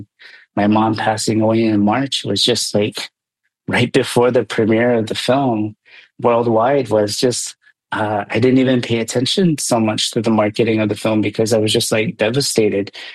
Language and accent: English; Guam; And here we are from Guam, like we're speaking the native tongue when we perform, but not so much when we're talking to each other.